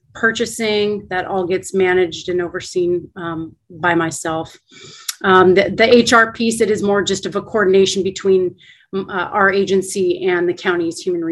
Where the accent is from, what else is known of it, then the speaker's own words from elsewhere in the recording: University Place, Washington, United States; moved away as an adult; also born or lived in Juneau, Alaska; born and raised in University Place, Washington, which is just a small town outside of Tacoma. Married early, 21, got the opportunity by my oldest brother to move to Juneau, Alaska